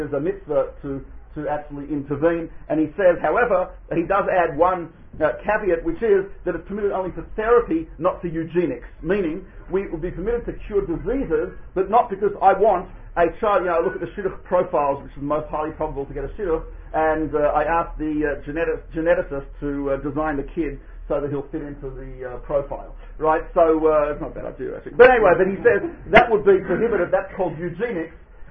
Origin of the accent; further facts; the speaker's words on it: Australia; I'm not sure how the titles go, I'm Australian, so we're not into that.